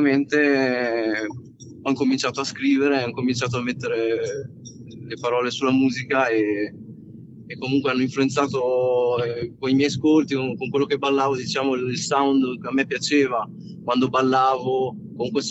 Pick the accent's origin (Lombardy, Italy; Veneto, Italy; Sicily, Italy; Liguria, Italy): Lombardy, Italy; E io sono nato, ma ero molto piccolo e sono, diciamo, sono cresciuto qui nella provincia mantovana.